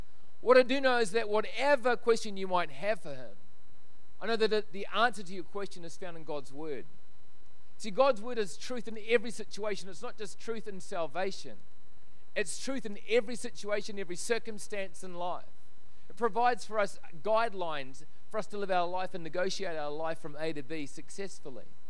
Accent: New Zealand; now in Australia; I'm a Kiwi. I'm moving along. Anyway, but we've been in the country. Thank you, High Five. We've been in the country for 18 months.

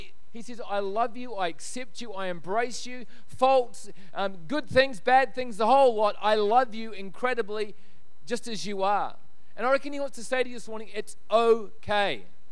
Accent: New Zealand; now in Australia; I'm a Kiwi. I'm moving along. Anyway, but we've been in the country. Thank you, High Five. We've been in the country for 18 months.

